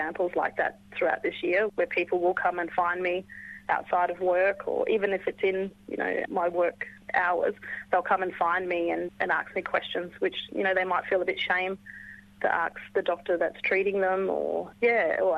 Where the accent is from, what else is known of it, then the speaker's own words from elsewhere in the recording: Port Hedland, Western Australia, Australia; I was born and bred in Port Hedland, and I'm a Nyalamo Jabundi woman with links to Nyunyul and Ningana country.